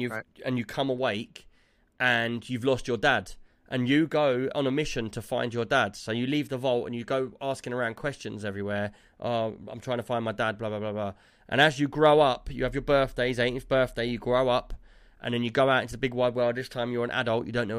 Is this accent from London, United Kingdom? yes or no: yes; London, United Kingdom; I'm from London. And right. I know all the different areas in London.